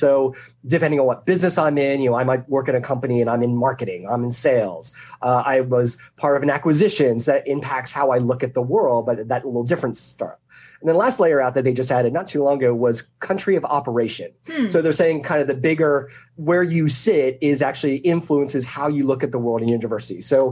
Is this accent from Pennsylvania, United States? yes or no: yes; Philadelphia, Pennsylvania, United States; I grew up in Philadelphia area and that was kind of our thing.